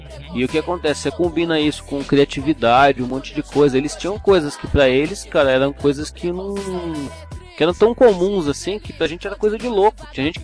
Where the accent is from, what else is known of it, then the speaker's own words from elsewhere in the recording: São Paulo, Brazil; ele não tinha preconceito contra mim, que eu sou paulista, eu vim de outro lugar pra ir pra lá.